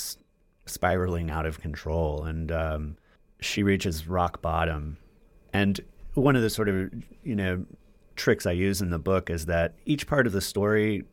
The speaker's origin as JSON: {"language": "English", "region": "Texas", "country": "United States", "tie": "born or raised there", "said": "I am a huge football fan. I grew up in Texas."}